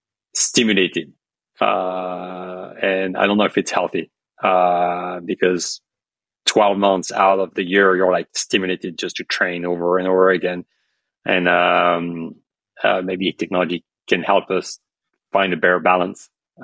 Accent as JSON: {"language": "English", "country": "France", "moved": "yes", "lives_now": "United States", "said": "I was born in France, so I mean I moved to America like 22 years ago, but I'm French."}